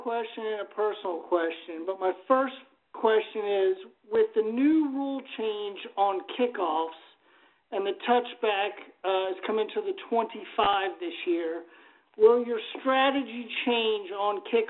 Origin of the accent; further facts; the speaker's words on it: Easton, Maryland, United States; I grew up in Easton, Maryland, that's why I asked.